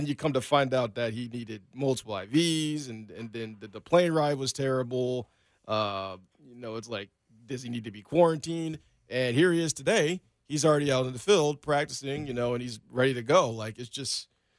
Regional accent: Kansas City, United States; We're like, "Yeah, we're from Kansas City."

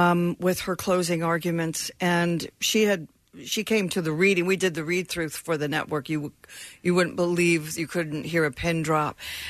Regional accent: Florida, United States; also born or lived in England; Yeah. I grew up in Florida.

